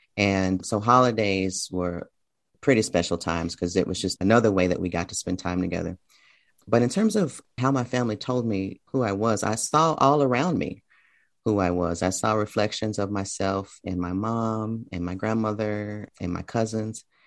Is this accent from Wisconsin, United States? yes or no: no; Memphis, Tennessee, United States; Sure. Yeah, I spent the first several years in a neighborhood in Memphis called Orange Mound, which is the neighborhood with the highest concentration